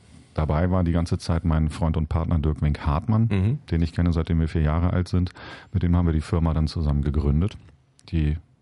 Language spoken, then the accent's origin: German; Lower Saxony, Germany; ich komme aus der Lüneburger Heide, ich bin Junge vom Dorf, bin dort zur Schule gegangen